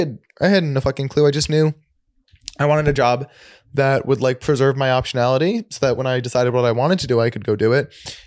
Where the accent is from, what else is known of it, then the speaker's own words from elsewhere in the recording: New Jersey, United States; now in Los Angeles, United States; Grew up in Jersey.